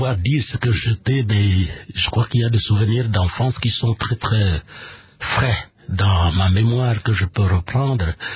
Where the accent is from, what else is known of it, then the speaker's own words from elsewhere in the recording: Kasongo-Lunda, Kwango, DR Congo; Oui, je suis originaire de la province de Bandundu, spécialement dans les districts du Kwango, dans les territoires de Kasongolunda. Ma collectivité, c'est aussi Kasongolunda.